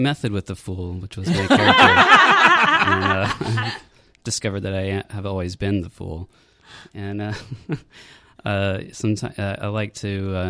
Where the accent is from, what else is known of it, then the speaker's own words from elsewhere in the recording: San Antonio, Texas, United States; I grew up in San Antonio, Texas